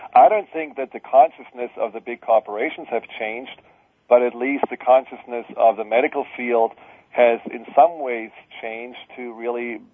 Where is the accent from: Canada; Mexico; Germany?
Germany; now in United States; you know, I'm from Germany, and, I mean, it's there as well present, but I think here in the U.S. it's even more present